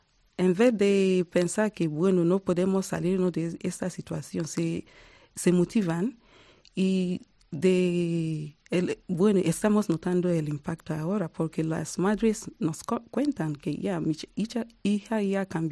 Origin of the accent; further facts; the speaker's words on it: Nigeria; now in South Africa; Bueno, yo vine de Nigeria y ahora llevo 20 años viviendo en Sudáfrica, y soy nigeriana y también sudafricana.